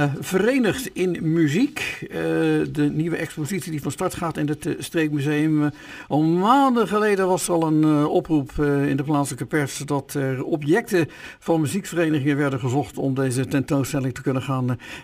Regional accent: Rotterdam, South Holland, Netherlands; Ik kan me wel herinneren dat ik heb mijn jeugd doorgebracht in Schiebroek.

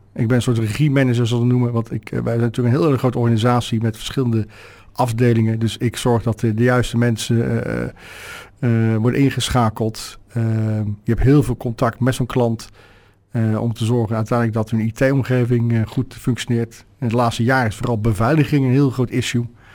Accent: Hoogvliet, South Holland, Netherlands; born there; Eigenlijk in de Rook van Rotterdam, bij Hoogvliet. En daar ben ik geboren.

